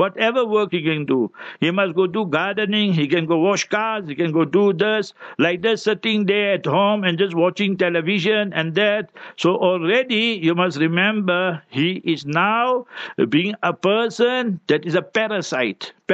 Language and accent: English; India; I'm born an Indian. Is it my control?